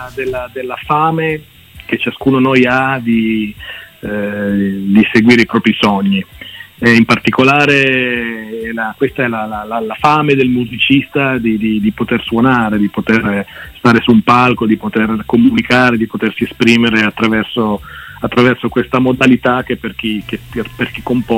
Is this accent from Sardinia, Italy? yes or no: no; Pinerolo, Piedmont, Italy; girato qua dalle nostre parti. Noi siamo di Pinerolo